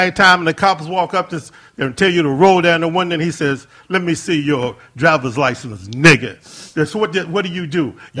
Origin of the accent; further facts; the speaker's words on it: Roanoke, Virginia, United States; I'm from Roanoke.